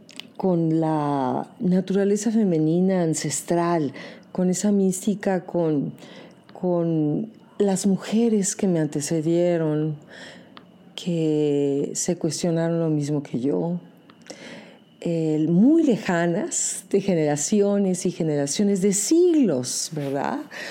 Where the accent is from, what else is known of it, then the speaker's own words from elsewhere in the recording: Mexico City, Mexico; yo nací y crecí en la Ciudad de México y las mujeres de mi familia que me marcaron estaban allá, vivíamos allá